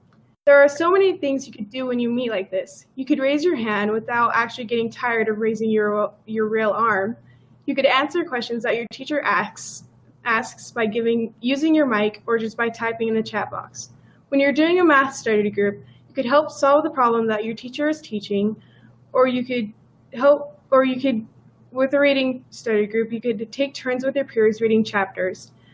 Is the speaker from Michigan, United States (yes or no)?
no; Utah, United States; from Mountain Utah.